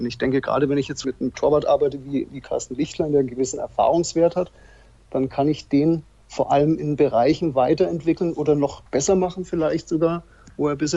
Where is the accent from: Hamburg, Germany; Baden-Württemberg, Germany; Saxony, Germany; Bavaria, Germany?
Bavaria, Germany; Also ich bin in Franken geboren und ich bin in Franken aufgewachsen